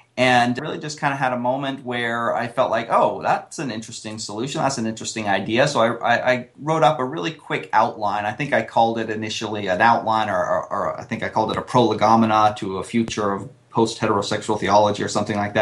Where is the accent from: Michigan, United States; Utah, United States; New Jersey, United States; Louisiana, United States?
Utah, United States; South Jordan; I grew up in South Jordan, Utah, is where I went to high school and so on, and went off to New York City for my undergraduate.